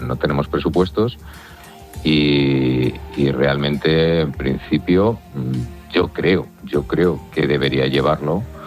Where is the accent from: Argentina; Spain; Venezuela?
Spain; somos todos los españoles que pagamos nuestros impuestos.